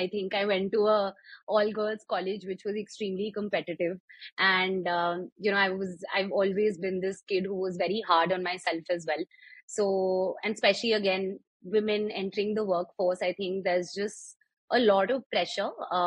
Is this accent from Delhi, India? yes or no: yes; Delhi, India; I've been born and raised in Delhi. So I was in Delhi at that time as well.